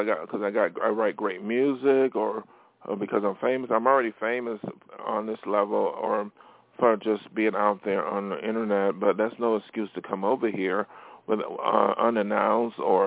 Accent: Buffalo, New York, United States; For example, what happened in Buffalo, my hometown, white supremacists killed 10 black people

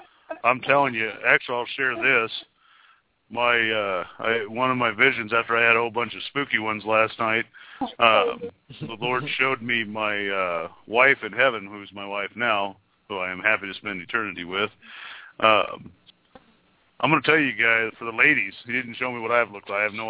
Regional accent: Kansas, United States; I'm from Kansas, so, you know, I call everybody young lady.

